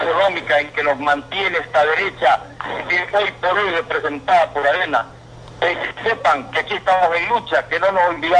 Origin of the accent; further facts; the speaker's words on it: El Salvador; los agradecidos somos aquí los salvadoreños por la oportunidad de poder llegar desde aquí, desde este país tan chiquitito